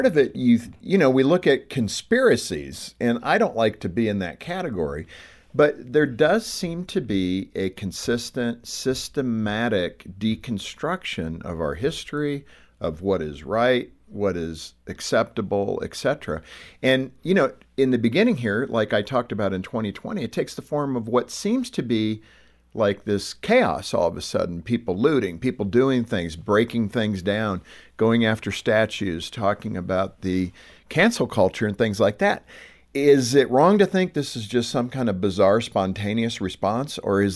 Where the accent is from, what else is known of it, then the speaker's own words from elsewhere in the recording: California, United States; Which now, is amazing because I was raised in California